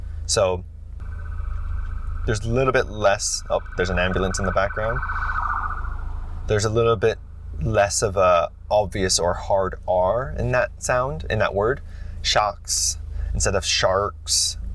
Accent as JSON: {"language": "English", "town": "Toronto", "region": "Ontario", "country": "Canada", "tie": "born or raised there", "lives_now": "Vancouver, Canada", "said": "at least for my accent, born and raised in Toronto, Ontario, moved to Vancouver, my vowels aren't as exaggerated"}